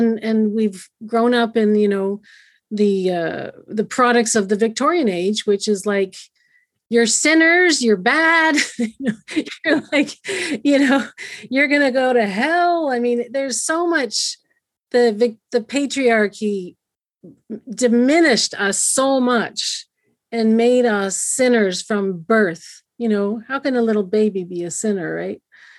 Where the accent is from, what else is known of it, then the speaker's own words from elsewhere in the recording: Canada; because I'm from Canada